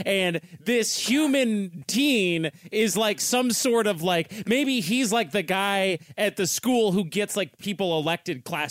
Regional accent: Boulder, Colorado, United States; I remember growing up in Boulder.

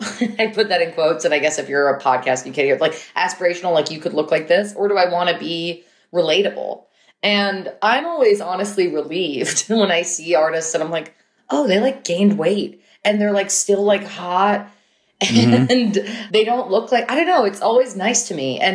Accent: New York, United States; I mean, I grew up in New York and, you know, just kind of adjacent to so many kind of cultural events and things that were seen around the world.

